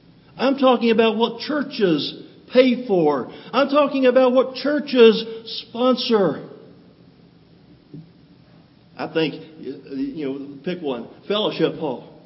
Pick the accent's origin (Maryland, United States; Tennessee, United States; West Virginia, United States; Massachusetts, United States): West Virginia, United States; I grew up in West Virginia. As a little boy, you know, we didn't have cable TV.